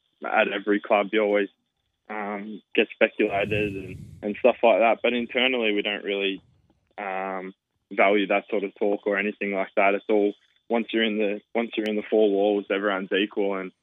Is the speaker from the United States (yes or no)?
no; Wagga Wagga, New South Wales, Australia; moved away as an adult; also born or lived in Canberra; Yeah, so I grew up in Wagga and until I was 18.